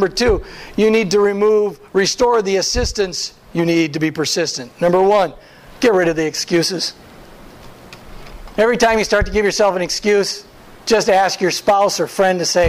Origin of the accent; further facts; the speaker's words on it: Wisconsin, United States; Since I'm from Wisconsin, Vince Lombardi for you, Pastor.